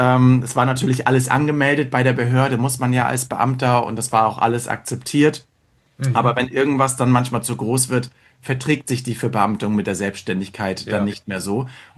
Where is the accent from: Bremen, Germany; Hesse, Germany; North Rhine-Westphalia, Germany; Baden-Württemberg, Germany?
Bremen, Germany; Ich komme aus Bremen.